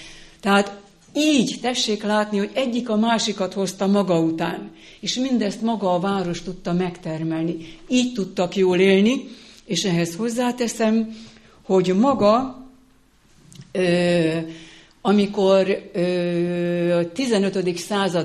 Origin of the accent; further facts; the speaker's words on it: Hungary; Hogy nekem itt adatott meg, nekünk itt adatott meg, akár Budaörsön, vagy bárhol, magyarként